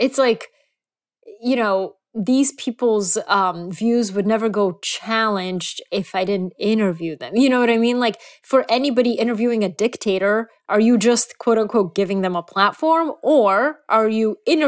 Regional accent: Bulgaria; I'm from Bulgaria.

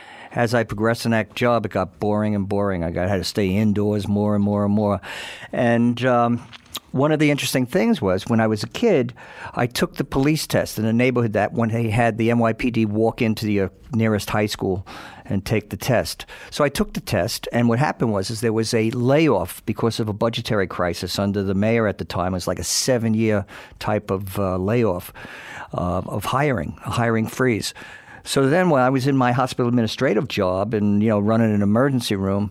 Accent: Brooklyn, New York, United States; Well, I grew up in Brooklyn. I grew up over in Brownsville, East New York, Brownsville.

